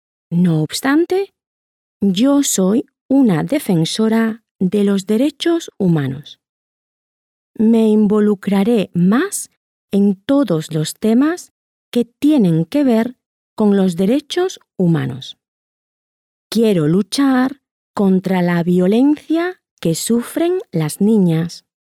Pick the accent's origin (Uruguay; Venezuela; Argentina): Uruguay; Melo, Cerro Largo; La única vez que me sentí discriminada fue en mi ciudad natal. Cuando era joven, había bailes para los blancos en Melo